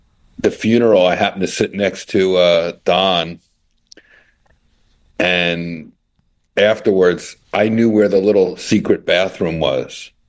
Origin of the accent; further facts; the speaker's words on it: Newark, New Jersey, United States; Well, I grew up in Newark, New Jersey.